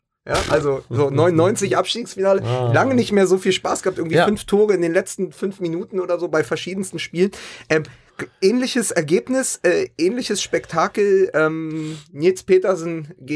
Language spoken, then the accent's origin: German; Berlin, Germany; Das Einzige, was für mich als Berliner das so ein bisschen trübt